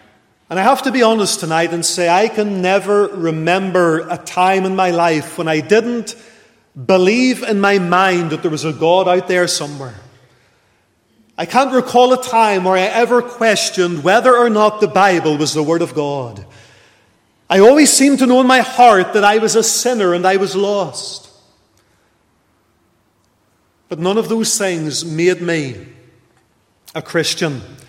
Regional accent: Lisburn, Northern Ireland, United Kingdom; born there; I was born in 1978 in the Lagan Valley Hospital in Lisburn

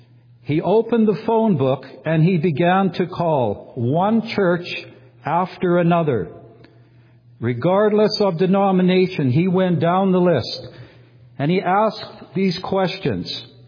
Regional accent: Edmonton, Alberta, Canada; born there; I was born on June 22, 1954, in Edmonton, Alberta. I was the second oldest of four children.

